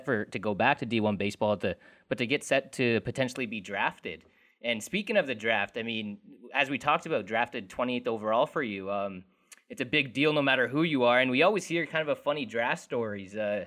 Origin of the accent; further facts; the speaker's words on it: Canada; I know a lot of people think it's kind of a long shot being a Canadian in professional baseball.